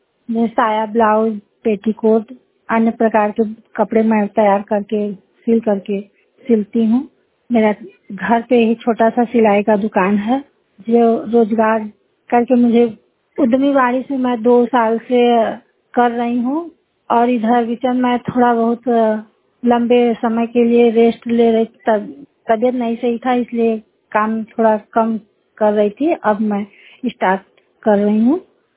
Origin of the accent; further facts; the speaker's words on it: Jignaudi, Uttar Pradesh, India; मैं ग्राम जिगनौड़ी की रहने वाली हूँ। मेरा जिला मिर्जापुर सिटी ब्लॉक है।